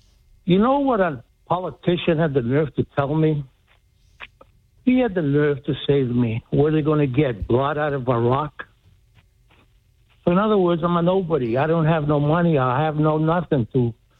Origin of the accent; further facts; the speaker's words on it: Greece; now in United States; I lived in the city since 1959 when I came from Greece, okay?